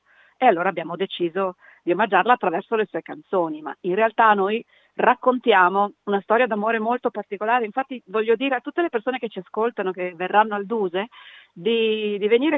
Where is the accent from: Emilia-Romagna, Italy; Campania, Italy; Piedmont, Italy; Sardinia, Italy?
Emilia-Romagna, Italy; Bologna; also born or lived in Vignola; Bologna è la mia città natale, anche se poi io mi sono trasferita in provincia di Modena per un po' di tempo, sono stata a Vignola, sono stata anche in altri paesi modenesi, però io sono nata e sono adesso a Bologna.